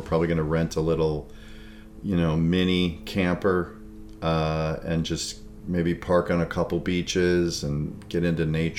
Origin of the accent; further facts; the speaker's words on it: Chicago, Illinois, United States; She's from the Northwest. I'm from Chicago. So we've gone to Chicago a fair amount.